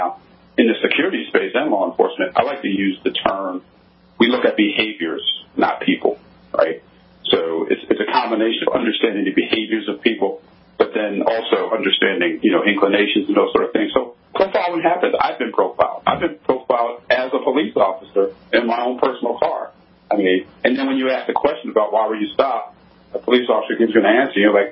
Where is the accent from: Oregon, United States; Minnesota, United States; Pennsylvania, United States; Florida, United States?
Pennsylvania, United States; Philadelphia; So growing up in Philly, I had a chance to, you know, be around a strong cop culture